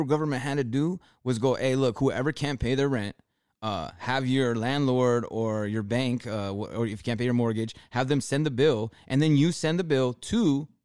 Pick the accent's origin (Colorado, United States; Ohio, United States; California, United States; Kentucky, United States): California, United States; That's because we're from Cali, though.